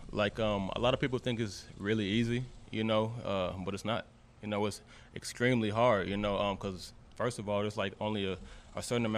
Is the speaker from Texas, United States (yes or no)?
yes; Garland, Texas, United States; I grew up here in Garland, Texas, East Garland to be exact. I went to Rowlett High School.